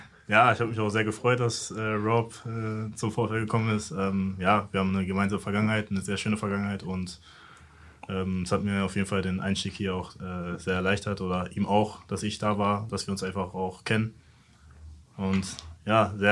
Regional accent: Dortmund, North Rhine-Westphalia, Germany; born there; Also ich bin gebürtiger Dortmunder

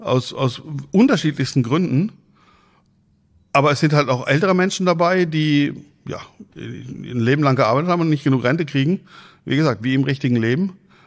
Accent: Freiburg im Breisgau, Baden-Württemberg, Germany; born there; Ich komme eigentlich gebürtig aus Freiburg im Breisgau.

